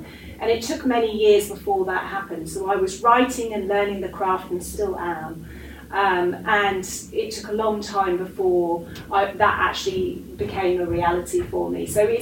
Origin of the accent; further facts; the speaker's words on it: Norwich, East of England, United Kingdom; also born or lived in Aberdeen / Winchester; And then I spent the first 7 years living in Winchester, which is much further south, so like the other side of London, quite near the coast. And then I moved to Norwich. So I really grew up most of my time in Norwich.